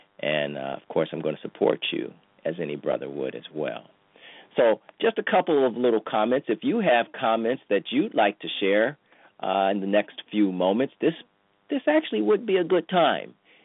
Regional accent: Cleveland, Ohio, United States; now in New Jersey, United States; from California to Texas to Ohio, my hometown, Cleveland.

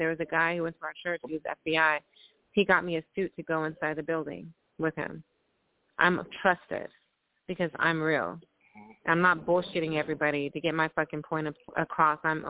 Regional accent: Oakland, California, United States; I come from Oakland, you know, and it's the Bay Area.

